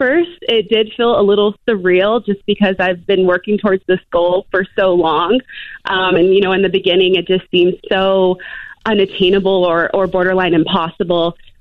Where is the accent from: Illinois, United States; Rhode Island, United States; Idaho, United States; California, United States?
California, United States; now in Phoenix, United States; So right now I live in Phoenix, so covering a lot of the Phoenix Suns who are doing really well, but I'm originally from California